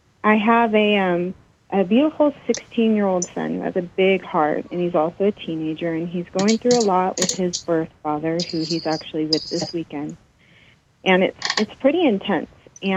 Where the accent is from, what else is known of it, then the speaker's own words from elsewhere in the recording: California, United States; Hi, I'm from California.